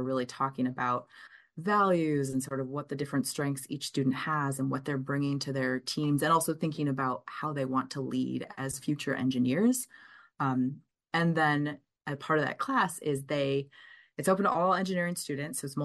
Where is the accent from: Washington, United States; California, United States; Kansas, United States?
California, United States; moved away as an adult; now in Madison, United States; I came here actually from California many years ago now for my graduate work in biology, of all things, and happened to love Madison, ended up staying